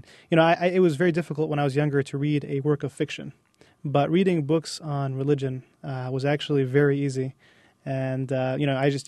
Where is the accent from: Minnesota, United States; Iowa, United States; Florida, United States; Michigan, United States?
Michigan, United States; East Lansing; I was born in East Lansing, Michigan. And my father is a professor at Michigan State University. And even though I was raised in East Lansing